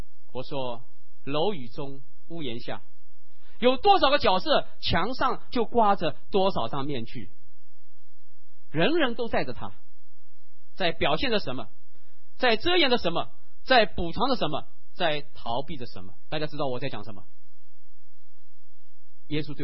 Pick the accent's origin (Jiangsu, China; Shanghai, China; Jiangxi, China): Shanghai, China; 上海人的市井气，上海人的小家子气，我都有。